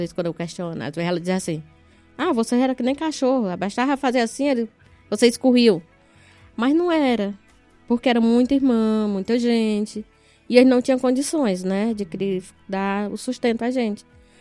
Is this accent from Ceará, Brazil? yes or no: yes; Ipu, Ceará, Brazil; born there; Acho que sou natural de Ipu.